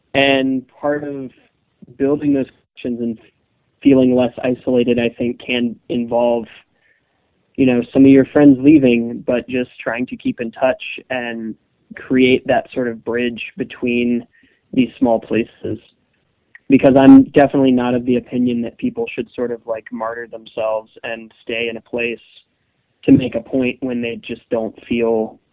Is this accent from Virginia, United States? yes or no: yes; Richmond, Virginia, United States; now in Denver, United States; Yeah, I'm from Richmond, Virginia, but about 8 months ago moved to Denver, Colorado, which, at least to people in Richmond at times, is far closer to an anarchist Disney world than Richmond.